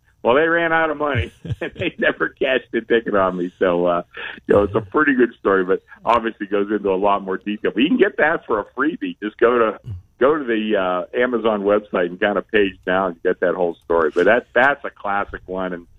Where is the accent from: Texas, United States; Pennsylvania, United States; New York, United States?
Pennsylvania, United States; Pittsburgh; now in Las Vegas, United States; You know, there's a lot of us from the Northeast. I'm from Pittsburgh.